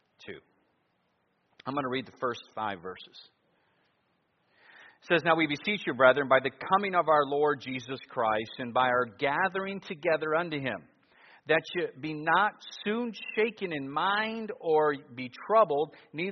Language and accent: English; Ohio, United States; I'm from Ohio for our visitors, so we have the Michigan-Ohio debate thing going on here.